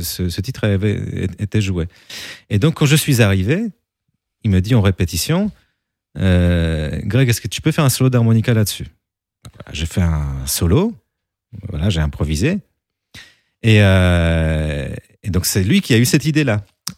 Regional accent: France; Je suis un des D'accord, rares Français ouais. qui n'ont jamais vu un show

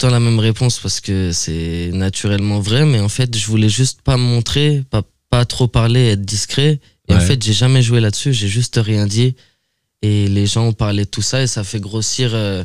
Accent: Fontainebleau, Île-de-France, France; born there; Je suis né à Fontainebleau, c'est tout ce que j'ai à dire.

